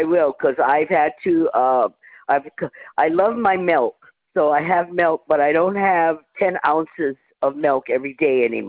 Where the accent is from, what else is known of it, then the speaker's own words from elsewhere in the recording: Hawaii, United States; I grew up in Hawaii, and it's generally a warmer temperature, right, all year round.